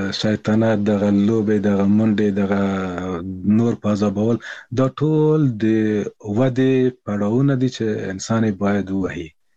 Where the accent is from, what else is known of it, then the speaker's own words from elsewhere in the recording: Kabul, Afghanistan; کابل کې زیږیدلی یم، په ملالۍ زیږنتون کې د داود خان د کودتا نه څو میاشتې مخکې، یعنی د 1950 کال په دلوه کې.